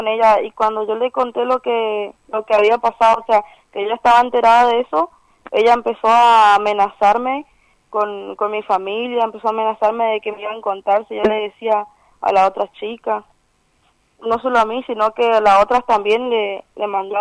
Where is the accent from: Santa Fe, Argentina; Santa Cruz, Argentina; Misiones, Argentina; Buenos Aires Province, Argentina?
Misiones, Argentina; Posadas; Yo soy de Posadas.